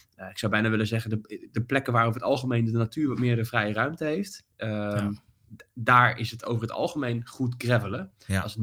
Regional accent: Netherlands; als Nederlanders, we wonen in een heel klein landje met heel veel mensen.

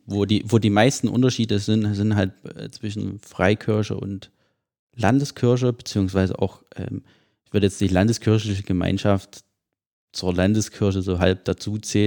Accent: Liechtenstein; Ich komme aus Liechtenstein

